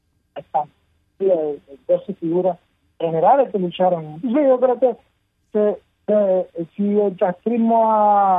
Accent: Cuba; somos parte de esa historia, somos cubanos.

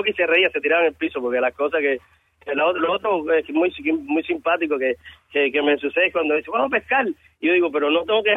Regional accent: Cuba; porque, o sea, somos cubanos, en fin.

